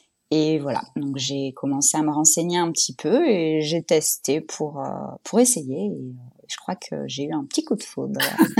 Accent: Bordeaux, Nouvelle-Aquitaine, France; j'ai 34 ans, je suis bordelaise, j'habite à Mérignac, une petite ville à côté de Bordeaux.

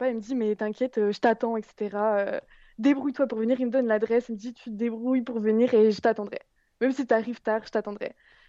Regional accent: France; Et moi, en tant que Française, je peux pas aller dans la partie

